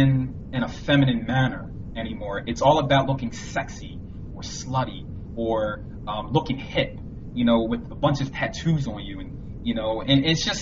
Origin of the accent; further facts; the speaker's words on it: New Jersey, United States; I'm from New Jersey, South Jersey, about 15 minutes from Philly.